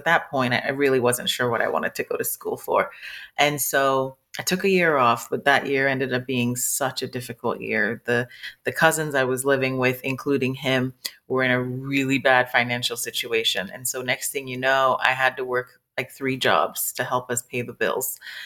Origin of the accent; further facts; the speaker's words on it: Ghana; I'm Lebanese and Ghanaian mixed girl, born and raised in Ghana.